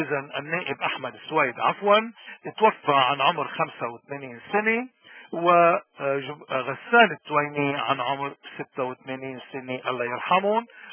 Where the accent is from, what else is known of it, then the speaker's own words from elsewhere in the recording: Lebanon; نحن كلبنانيين اليوم بلدنا عم بيمر بأزمة قاتلة